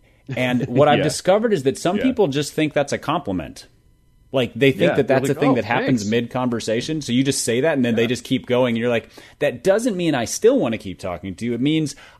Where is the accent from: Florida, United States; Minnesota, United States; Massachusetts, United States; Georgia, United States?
Minnesota, United States; They are both Michiganders. I'm a Minnesotan.